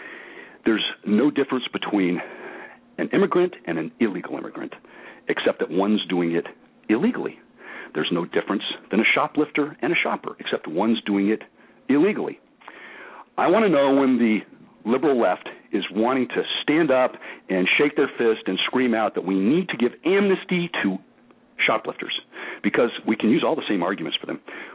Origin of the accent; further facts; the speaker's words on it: Arizona, United States; also born or lived in Florida; I've seen it growing up in Arizona, southern Florida, and now living in southern California, and now southern Florida.